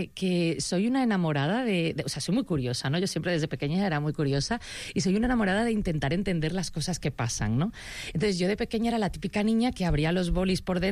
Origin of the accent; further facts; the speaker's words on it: Málaga, Andalusia, Spain; now in Barcelona, Spain; yo que además no soy nacida aquí porque yo soy malagueña